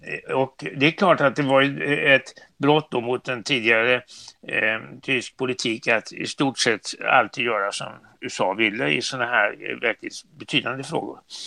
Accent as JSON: {"language": "Swedish", "country": "Sweden", "said": "jag var ju känd som svensk socialdemokrat och tidigare minister i en socialdemokratisk regering."}